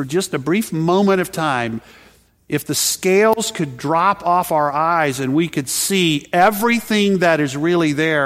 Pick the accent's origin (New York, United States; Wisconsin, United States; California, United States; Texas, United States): Texas, United States; I grew up in Texas. The biggest mountain we have is the overpass